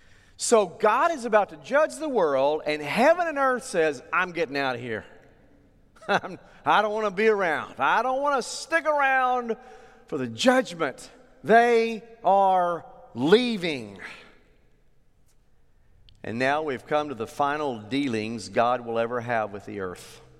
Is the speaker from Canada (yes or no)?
no; Oklahoma, United States; I've always been told no. Church I grew up in Oklahoma.